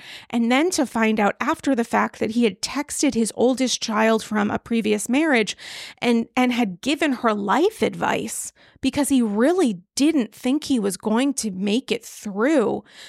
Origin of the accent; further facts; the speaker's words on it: New York City, New York, United States; I bring the extra baggage there of being a New Yorker